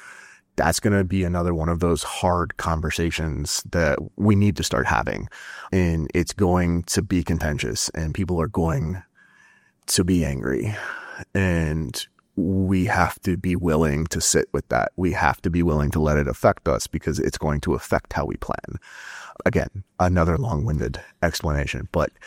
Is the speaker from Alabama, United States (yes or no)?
no; Houston, Texas, United States; So I'm very excited about MPC coming to my hometown next year. So I think it's going to be a lot of fun. And it's kind of a mulligan. MPC was supposed to be in Houston in 2020